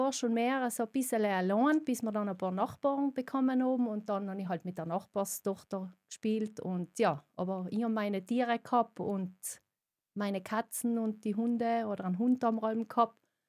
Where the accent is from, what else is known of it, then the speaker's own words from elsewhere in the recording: Montan, Trentino-Alto Adige, Italy; Also ich bin in einer kleinen Fraktion von Montan aufgewachsen und mit einem Bruder und ja, mit meinen Eltern, ganz normal. Oma und Opa waren unter, also alle in einem Haus.